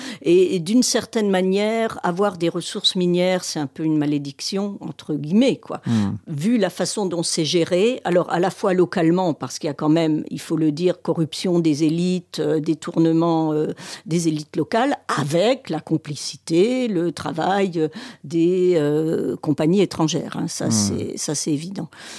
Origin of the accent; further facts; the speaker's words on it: France; nous subissons en tant que Français. Moi, je ne suis pas parisienne.